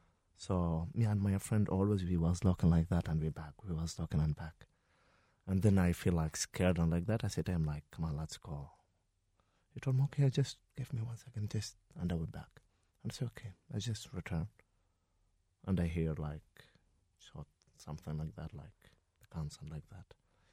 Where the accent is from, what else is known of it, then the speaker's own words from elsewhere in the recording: Gaza, Gaza Strip, Palestine; also born or lived in Iraq; Yeah. I was born in 1991 in Iraq. And we and my family, we left Iraq to move to Gaza in 1994. I born in Iraq.